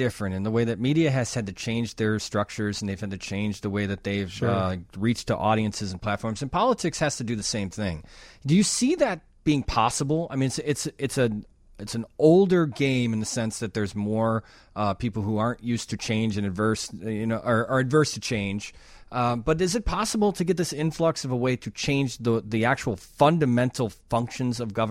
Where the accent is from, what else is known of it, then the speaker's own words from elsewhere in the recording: Wonder Lake, Illinois, United States; now in Chicago, United States; I'm a Chicagoan now. I grew up in Wonder Lake in McHenry County